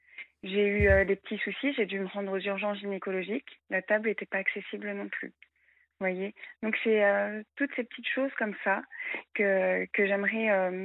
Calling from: Metz, Grand Est, France; Alors, j'ai 32 ans et je suis de Metz.

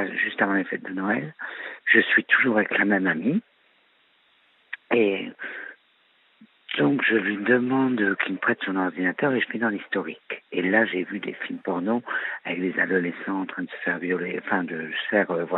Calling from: Dijon, Bourgogne-Franche-Comté, France; j'ai 42 ans et je viens de Dijon.

